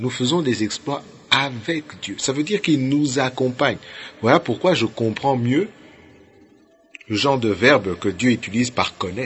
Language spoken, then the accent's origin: French; DR Congo; Oh, je crois pas que je suis congolais par hasard. Je ne crois pas que je suis africain par hasard. Je ne crois pas que j'ai la couleur noire par hasard, donc je suis africain.